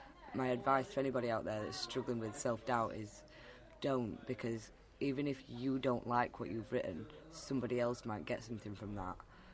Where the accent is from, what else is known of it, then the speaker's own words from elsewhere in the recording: Rotherham, Yorkshire and the Humber, United Kingdom; And I'm a poet from Rotherham.